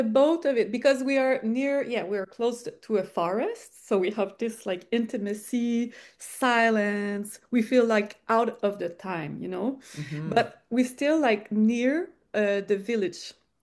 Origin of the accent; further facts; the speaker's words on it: Sutton, Quebec, Canada; English is a second language; I personally, I am born in the, I am from Sutton.